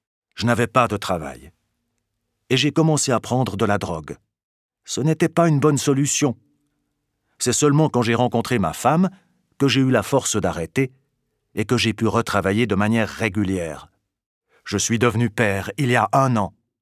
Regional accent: Biel/Bienne, Bern, Switzerland; now in Fribourg, Switzerland; 35 ans et je vis à Fribourg. Je suis marié et j'ai un enfant. J'ai grandi près de Bienne, avec deux frères et une sœur.

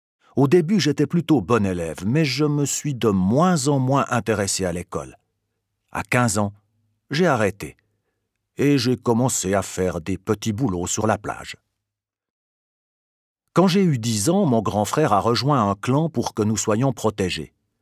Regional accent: Lisbon, Portugal; now in Sierre, Switzerland; je vis à Sierre depuis 10 ans. Je ne suis pas marié, mais j'ai un enfant de 2 ans. J'ai grandi à Lisbonne avec 2 sœurs et 2 frères. Je suis le 2e enfant de la fratrie.

